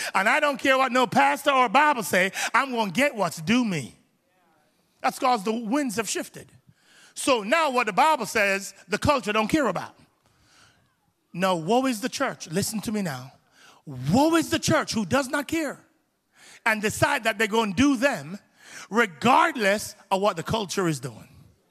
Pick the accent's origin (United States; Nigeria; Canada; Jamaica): Jamaica; moved away as an adult; I grew up in Jamaica until I was 21 years old. And in Jamaica, where I grew up, my community is the closest to the airport